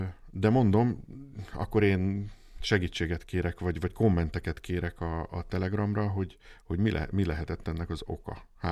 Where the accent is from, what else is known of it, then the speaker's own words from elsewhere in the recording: Szigetszentmárton, Pest, Hungary; Szigetszentmártonban, ott volt egy ilyen evezős klub